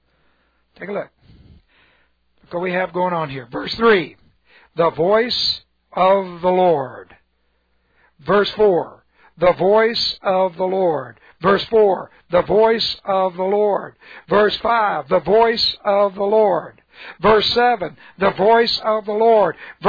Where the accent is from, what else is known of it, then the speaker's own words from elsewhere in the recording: California, United States; born there; I was born in California at the Cedars of Lebanon Hospital, and on my birth certificate is the verse concerning the cedars of Lebanon.